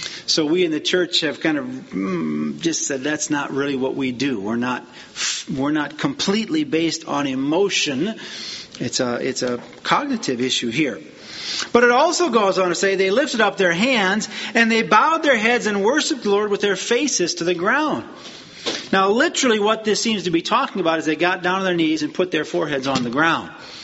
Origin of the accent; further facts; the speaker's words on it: Wisconsin, United States; Where I grew up in Wisconsin, it was Amen.